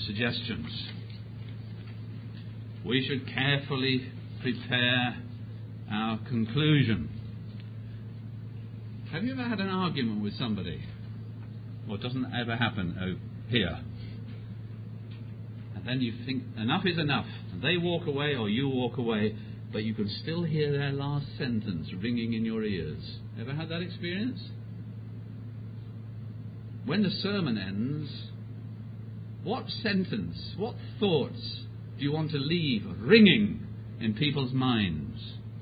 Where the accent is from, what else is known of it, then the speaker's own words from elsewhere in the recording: Pakistan; born there; I was born in Pakistan, some of you know that, except it wasn't Pakistan then, but that's what I have to write in my passport. It was British India.